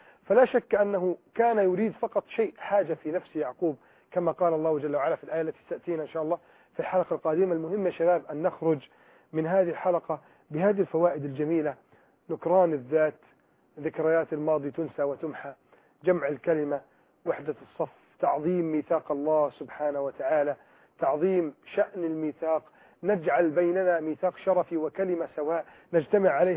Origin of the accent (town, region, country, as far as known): Egypt